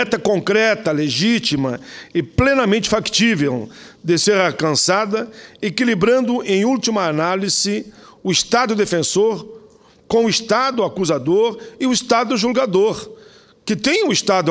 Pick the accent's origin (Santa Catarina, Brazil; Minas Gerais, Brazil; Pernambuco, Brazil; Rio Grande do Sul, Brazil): Rio Grande do Sul, Brazil; Caxias do Sul; now in Canoas, Brazil; Eu resido em Canoas, mas a minha cidade natal é Caxias, uma cidade que já tem eleição, inclusive, em dois turnos, uma das maiores cidades do Rio Grande